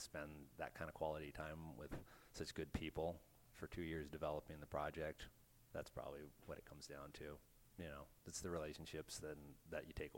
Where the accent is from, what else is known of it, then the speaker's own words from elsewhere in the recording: Corvallis, Oregon, United States; I'm from Corvallis, which is in the middle of the Willamette Valley. It's the home of Oregon State University.